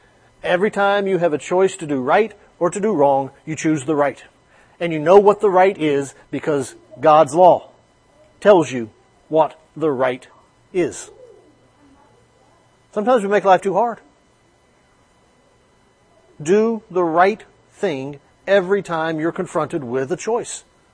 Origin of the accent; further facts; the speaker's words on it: Alabama, United States; when I was growing up in Alabama, I used to hear stories all the time about older men and women